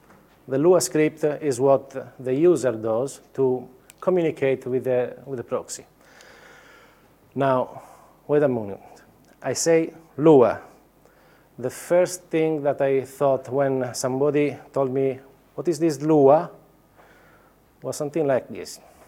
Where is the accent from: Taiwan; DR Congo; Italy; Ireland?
Italy; Sardinia; English is a second language; also born or lived in Germany / United States / Fiji; now in Melbourne, Australia; So I came from Sardinia, Italy, to Germany, Orlando, Los Angeles, Fiji, Sydney, and Melbourne.